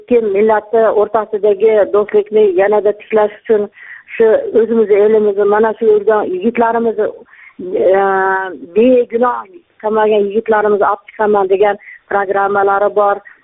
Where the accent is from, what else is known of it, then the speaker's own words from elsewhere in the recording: Osh, Osh Region, Kyrgyzstan; Men O'shdan. Gapim bor edi.